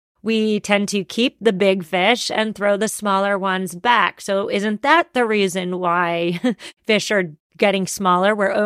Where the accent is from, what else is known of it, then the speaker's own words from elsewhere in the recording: Massachusetts, United States; my home state of Massachusetts